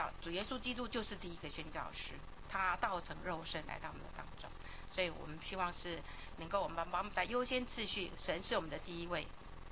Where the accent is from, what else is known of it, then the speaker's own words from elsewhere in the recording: Chiayi, Taiwan; 我去台北读书，我到台北读大学，我叫家住嘉义哈，我一直读到高中，然后去台北读大学。